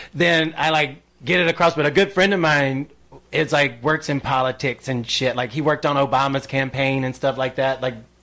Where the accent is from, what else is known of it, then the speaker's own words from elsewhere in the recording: the South, United States; accent: Southern; I can make a more educated statement with a Southern accent than trying to hide my Southern accent